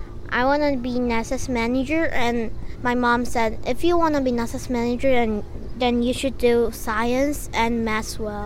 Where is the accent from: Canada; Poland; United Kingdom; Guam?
Guam; born there; And I was born in Guam here, but my parents is from Korea.